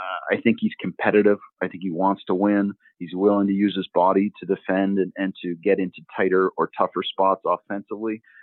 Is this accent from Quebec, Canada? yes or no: no; Ottawa, Ontario, Canada; he's from Ottawa and I'm from Ottawa as well. So I've known of him and his brother growing up in Ottawa for years.